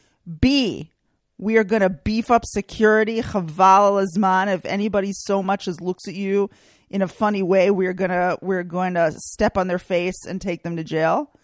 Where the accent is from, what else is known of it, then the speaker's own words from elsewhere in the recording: Texas, United States; All right. I grew up in Texas, so right.